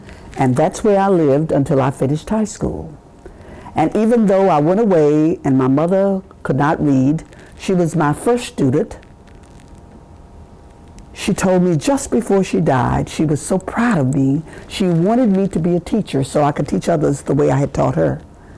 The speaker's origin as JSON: {"language": "English", "town": "Dublin", "region": "Georgia", "country": "United States", "tie": "born there", "said": "I was born in Dublin, Georgia, the youngest of 10 children."}